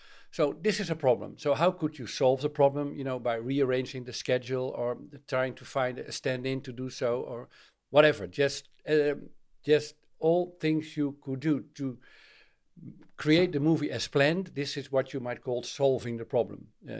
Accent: Netherlands; Yeah, I'm from Holland.

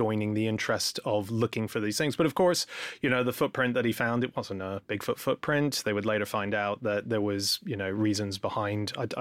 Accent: Sydney, New South Wales, Australia; I'm from Sydney

